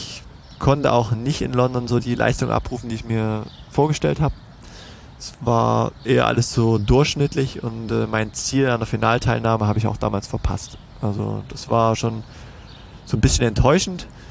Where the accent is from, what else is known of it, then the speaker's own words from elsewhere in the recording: Döbeln, Saxony, Germany; Das ging schon damals in meiner Heimat in Döbeln